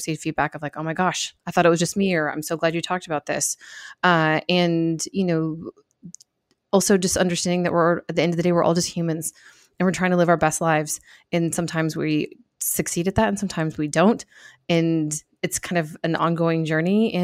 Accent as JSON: {"language": "English", "region": "Michigan", "country": "United States", "tie": "born there", "said": "I was originally, my whole family's from the Midwest. I was born in Michigan"}